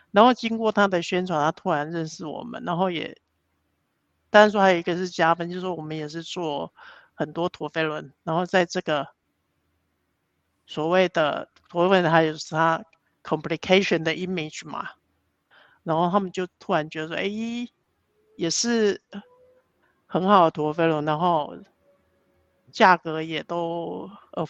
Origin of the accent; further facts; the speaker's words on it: Taiwan; 觉得我是台湾人